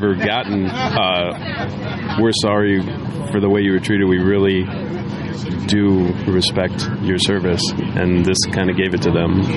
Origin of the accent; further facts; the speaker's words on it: Kaukauna, Wisconsin, United States; I'm from Kokona, Wisconsin.